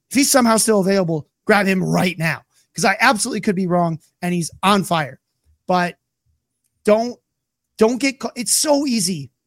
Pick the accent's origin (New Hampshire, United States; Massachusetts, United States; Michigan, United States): Michigan, United States; from my home state here in Michigan